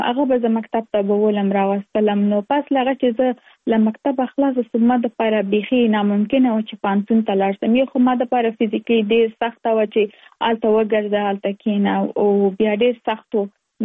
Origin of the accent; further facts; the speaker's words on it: Kabul, Afghanistan; now in Virginia, United States; زه افکورس د افغانستان یم. په افغانستان کې زیږیدلې لومړنۍ زده کړې مې په افغانستان په کابل کې ترسره کړې دي او وروسته له هغه لکه من ټول چی یو مسافر شوم په امریکا کې اوس په ورجینیا ایالت کې ژوند کوم.